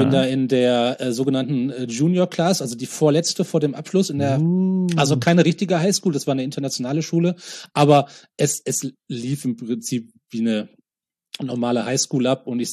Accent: Oberhausen, North Rhine-Westphalia, Germany; Ich hatte kurz vorher in Oberhausen, in meiner Heimatstadt, einen neuen Freundeskreis erschlossen.

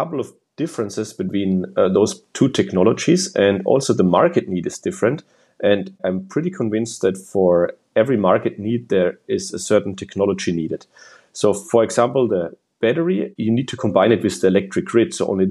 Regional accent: Bavaria, Germany; now in California, United States; I'm 35 years old. I'm from Franconia, Germany

